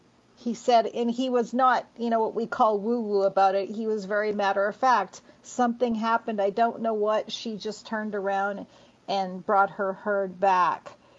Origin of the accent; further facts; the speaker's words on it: Canada; now in United States; I grew up in Canada and I live in America